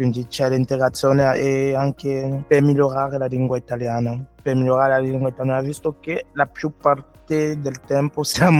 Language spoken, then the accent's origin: Italian; Cameroon; Italian is a second language; now in Italy; Vengo dal Camerun, sono qui in Italia da 2 anni.